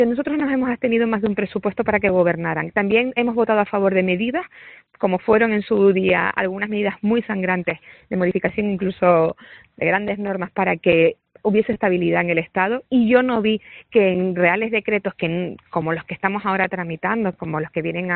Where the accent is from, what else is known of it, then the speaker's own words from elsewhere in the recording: Canary Islands, Spain; como diputada canaria